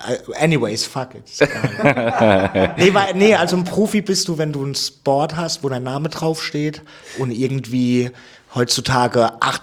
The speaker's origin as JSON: {"language": "German", "town": "Lampertheim", "region": "Hesse", "country": "Germany", "said": "Und ich komme ja ursprünglich aus Lambertheim, ist ein Vorort von Mannheim."}